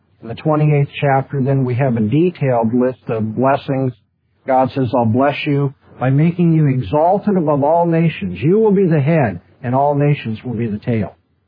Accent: California, United States; I'm from California. I don't understand these things.

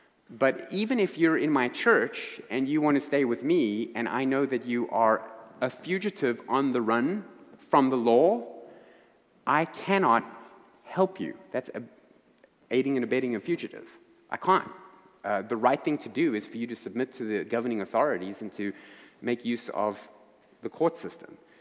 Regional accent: South Africa; now in United States; If you're new here and you're wondering where my accent's from, I'm not a Yankee from up north. I'm from the deep south, from South Africa. So I'm an immigrant. I'm a citizen now, but I'm an immigrant.

